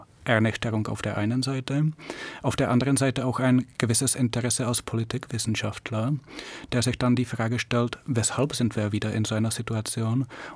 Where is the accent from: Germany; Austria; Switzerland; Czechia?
Czechia; ich bin aus Tscheche jeden Tag nach Bayern zur Schule gefahren, in Tschechien habe ich geschlafen